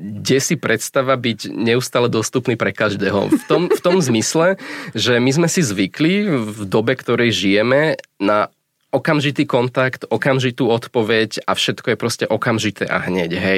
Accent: Bratislava Region, Slovakia; ja som sa narodil v Bratislave, ale potom sme sa presťahovali na dedinu kúsok od Bratislavy a každé ráno ma vozili do školy.

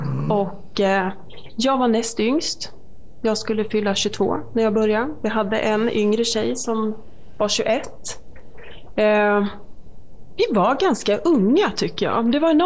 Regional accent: Malmköping, Södermanland, Sweden; Jag är uppvuxen i Malmköping, så det är ju Sörmland.

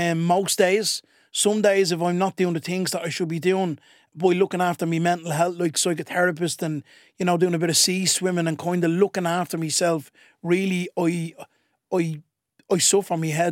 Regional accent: Ballymun, Leinster, Ireland; It'll land in the summer and start off in my hometown of Ballymun in the Access.

